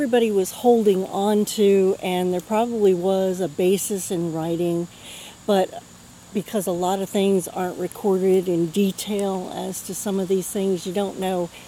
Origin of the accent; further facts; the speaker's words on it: Virginia, United States; now in Colonial Beach, United States; since I came from Northern Virginia, that it's still kind of like the 1800s down here because it's calm.